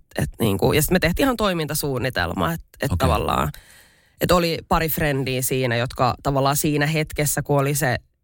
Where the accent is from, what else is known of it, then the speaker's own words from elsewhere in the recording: Helsinki, Uusimaa, Finland; mä oon kasvanut täällä Ruoholahdessa